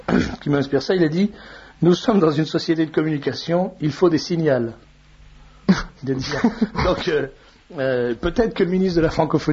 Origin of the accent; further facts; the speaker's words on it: Hungary; moi aussi je suis originaire de Hongrie